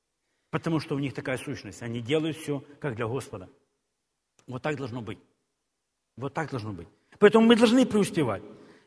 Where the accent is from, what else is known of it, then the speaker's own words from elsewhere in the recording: Ukraine; Я ж как украинец.